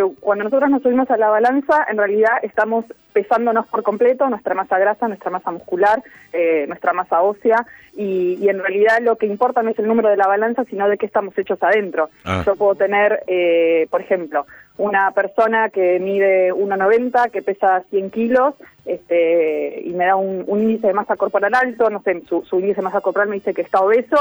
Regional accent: Mar del Plata, Buenos Aires Province, Argentina; yo soy de Mar del Plata

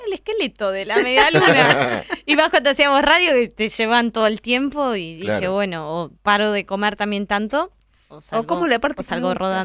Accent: Buenos Aires, Argentina; somos del mismo barrio, somos los dos de Mataderos. Mi familia, mis amigas siguen viviendo allá.

